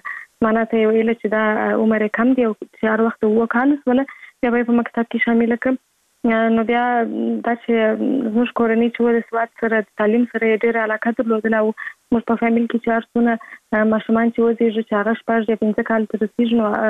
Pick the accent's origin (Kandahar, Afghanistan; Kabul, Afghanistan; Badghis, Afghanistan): Kandahar, Afghanistan; born there